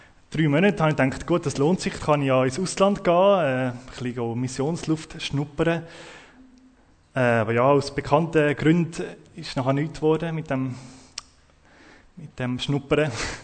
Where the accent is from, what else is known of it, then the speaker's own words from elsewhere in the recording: Zurich, Switzerland; ich komme von Zürich, das hört man vielleicht ein bisschen an meinem Dialekt. Ich bin dort schon seit 10 Jahren in der Axon Biblik in Zürich, daheim.